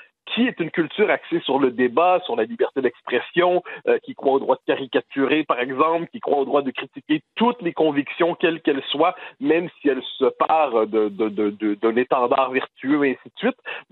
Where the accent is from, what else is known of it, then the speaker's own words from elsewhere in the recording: Quebec, Canada; J'y crois certainement pas chez nous au Québec, je ne crois pas en France.